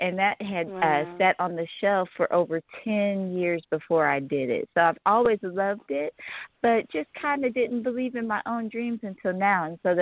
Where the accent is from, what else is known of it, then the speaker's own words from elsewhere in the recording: Dallas, Texas, United States; I'm out of Dallas, Texas